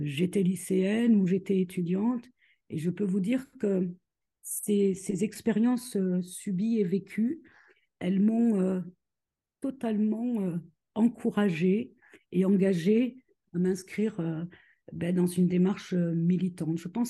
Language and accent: French; Saint-Étienne, Auvergne-Rhône-Alpes, France; born there; J'habite à Saint-Étienne, je suis née à Saint-Étienne.